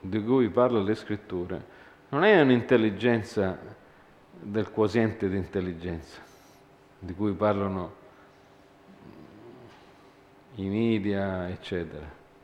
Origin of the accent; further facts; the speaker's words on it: Canada; io sono cresciuto in Canada e là io sono andato a scuola